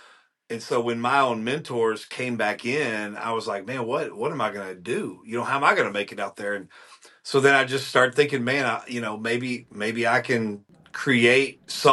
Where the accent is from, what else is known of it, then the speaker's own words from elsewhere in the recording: Dallas, Texas, United States; but man, I was born and raised in Dallas, Texas. I've lived in some other states during my party years.